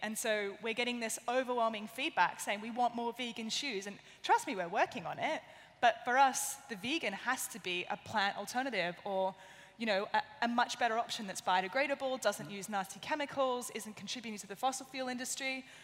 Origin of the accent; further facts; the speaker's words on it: Australia; now in United Kingdom; because I'm Australian and I need a visa to live in the UK